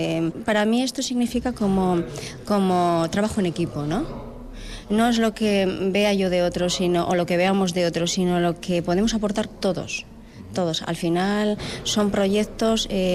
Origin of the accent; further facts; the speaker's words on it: Navarre, Spain; Yo vengo de Navarra, yo soy navarra, y cuando llegué aquí me enamoré del valle